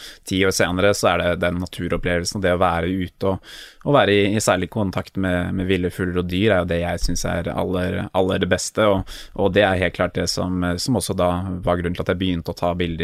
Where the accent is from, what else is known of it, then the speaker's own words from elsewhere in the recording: Oslo, Norway; Jeg er født og oppvokst i Oslo